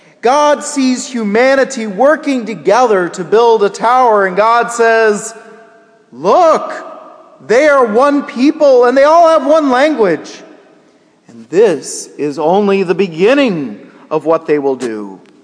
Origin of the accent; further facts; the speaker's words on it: Kansas, United States; I grew up in Kansas